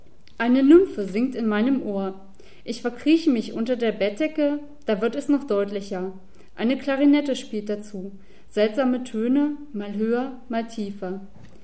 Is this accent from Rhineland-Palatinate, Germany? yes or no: no; Munich, Bavaria, Germany; Ich bin aus München